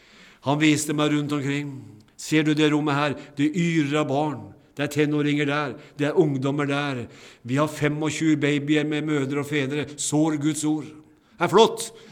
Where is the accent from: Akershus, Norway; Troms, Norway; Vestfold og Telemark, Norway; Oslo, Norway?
Vestfold og Telemark, Norway; Notodden; Jeg vokste opp i en menighet hjemme på Notodden, Betania